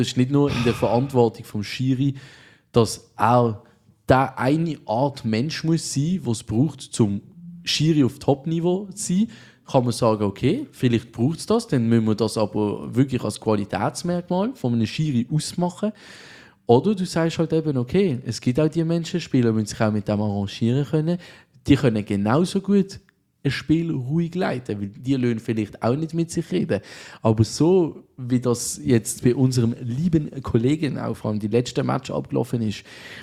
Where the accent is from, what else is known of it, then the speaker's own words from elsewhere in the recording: Switzerland; Als Schweizer haben wir nichts Besseres verdient.